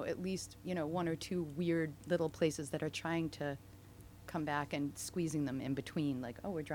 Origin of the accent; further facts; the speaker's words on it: Northampton, Massachusetts, United States; now in Holyoke, United States; I'm from Northampton. I live in Holyoke.